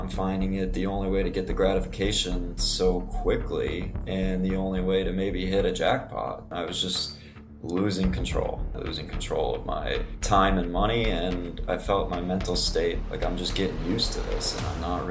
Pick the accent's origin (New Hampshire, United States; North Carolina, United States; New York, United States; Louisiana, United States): New York, United States; Buffalo; now in Philadelphia, United States; and I grew up in Buffalo, New York, but I'm now in Philadelphia, PA